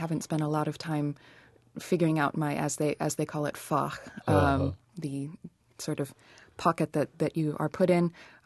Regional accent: Mason, Michigan, United States; I spent most of my growing up in central Michigan, in Mason, Michigan, a little town up there.

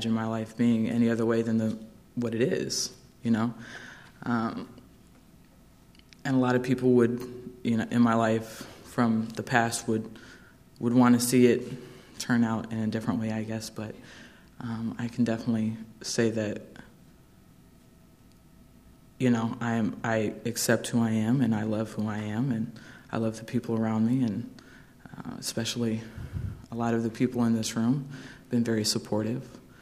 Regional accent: United States; it's hard growing up in the Midwest where, you know, you do have a lot of these things that people expect you to conform to.

